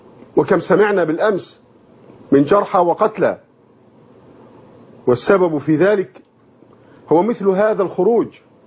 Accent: Egypt; بلادنا مصر

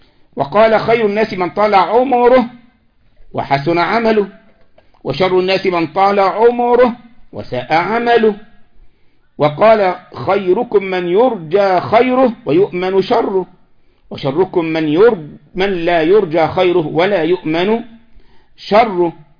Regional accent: Egypt; احنا عندنا في مصر يقولك إيه؟

